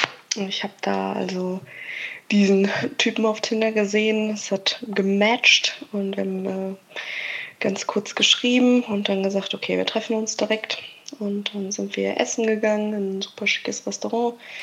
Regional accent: Münster, North Rhine-Westphalia, Germany; ich komme aus Münster

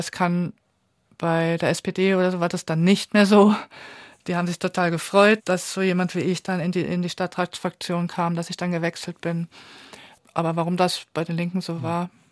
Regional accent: Saarbrücken, Saarland, Germany; Ich meine, Saarbrücken ist meine Heimatstadt.

